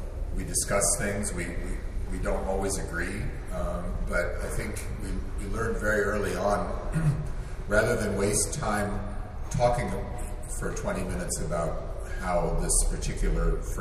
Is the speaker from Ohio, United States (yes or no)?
yes; Cleveland, Ohio, United States; my teachers, when I was young, I grew up in Cleveland.